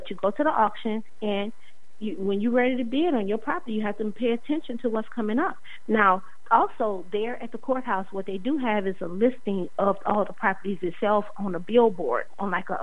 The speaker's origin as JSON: {"language": "English", "town": "New Orleans", "region": "Louisiana", "country": "United States", "said": "I didn't grow up there because I'm from New Orleans, but I lived in St. Louis for a few years."}